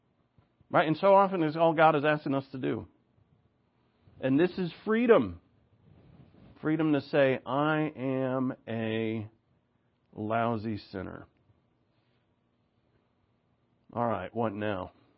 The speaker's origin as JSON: {"language": "English", "region": "Rhode Island", "country": "United States", "said": "Yeah, I'm a boy from Rhode Island. We have hills. We don't have anything like that."}